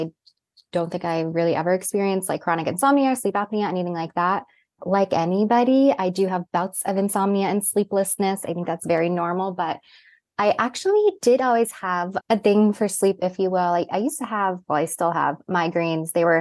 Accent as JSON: {"language": "English", "town": "New York City", "region": "New York", "country": "United States", "said": "My favorite color as a New Yorker is black."}